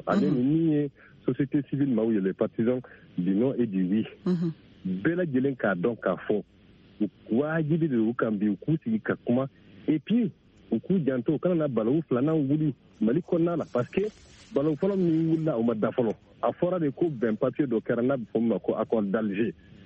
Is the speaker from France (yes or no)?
no; Mali; comme je suis un malien fier de l'être avec cette diversité qui est aussi cette coloration qui fait cette différence qui fait aussi une beauté entre l'ensemble des maliens.